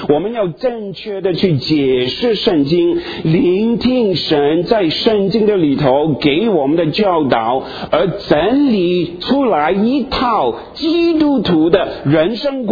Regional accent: Guangdong, China; 我们广东人说蒙查查的

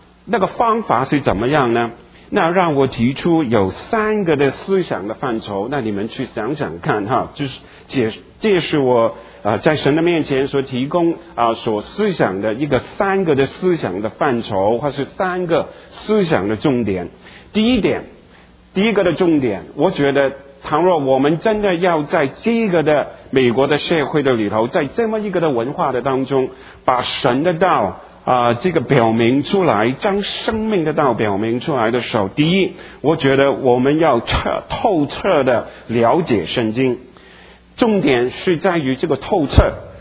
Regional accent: Guangdong, China; 我们老广，你们也不要忘记哦

